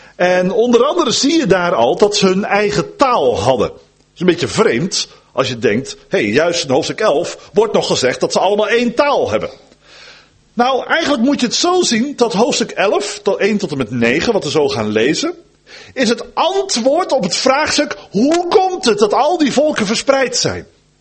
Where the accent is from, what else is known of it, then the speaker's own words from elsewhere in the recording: Dordrecht, South Holland, Netherlands; now in Drenthe, Netherlands; Nou ben ik opgegroeid in Dordrecht, prachtige plek, plaats van de reformatie. En sinds 2 jaar wonen wij in Drenthe.